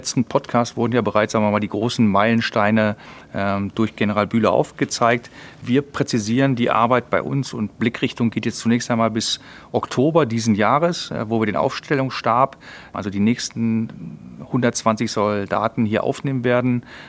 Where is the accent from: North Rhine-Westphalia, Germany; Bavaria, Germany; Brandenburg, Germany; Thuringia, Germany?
North Rhine-Westphalia, Germany; Mönchengladbach; ich bin in Mönchengladbach geboren.